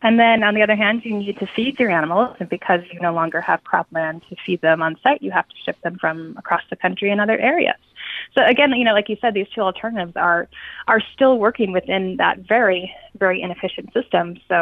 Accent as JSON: {"language": "English", "region": "Great Plains", "country": "United States", "said": "You know, I come from the Great Plains, and there are places where it's too dry and too rugged to really plant crops"}